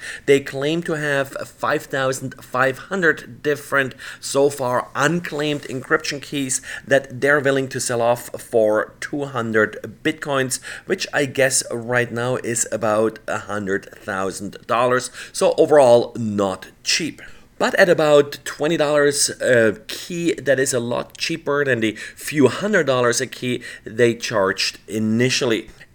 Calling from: San Antonio, Texas, United States; today I'm recording from San Antonio, Texas.

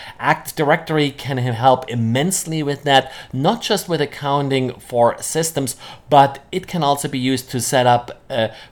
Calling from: Jacksonville, Florida, United States; I'm today recording from Jacksonville, Florida.

